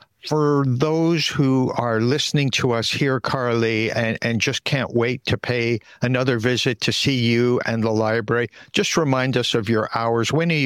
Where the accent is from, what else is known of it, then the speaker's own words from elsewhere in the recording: Montreal, Quebec, Canada; You grew up in Montreal, my hometown.